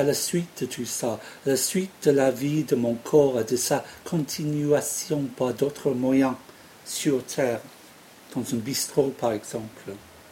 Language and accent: French; England, United Kingdom; now in France; Et puis j'ai pensé par la suite que je suis anglais et donc pas de vote ici